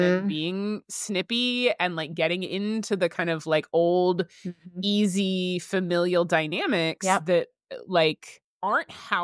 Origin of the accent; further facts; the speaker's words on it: Las Vegas, Nevada, United States; my situation is that I grew up in Las Vegas. My immediate family is still there.